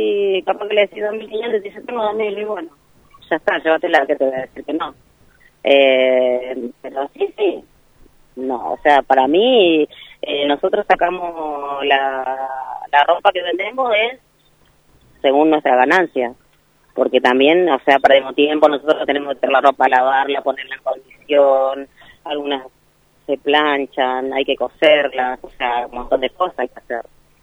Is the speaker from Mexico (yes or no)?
no; La Plata, Buenos Aires Province, Argentina; Nosotras, la mayoría, somos de La Plata